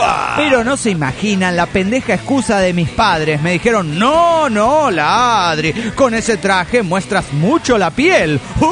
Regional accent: Tecate, Baja California, Mexico; de Tecate, Baja California, México.

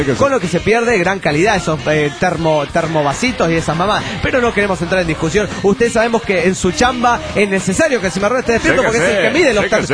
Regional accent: Hermosillo, Sonora, Mexico; de Hermosillo.

